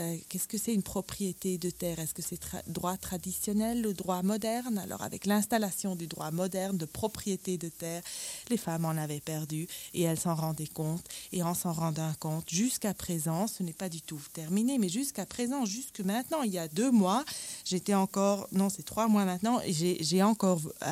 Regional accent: Laikipia County, Kenya; Dans quelques régions chez nous, à Laikipia, on avait plus de 50% de familles sans mari

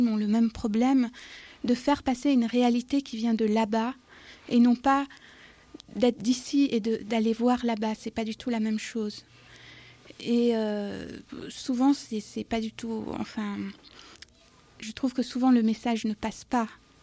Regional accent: Cambodia; En partie du Cambodge. Et j'ai aussi beaucoup vécu dans les pays arabes, je parle la langue

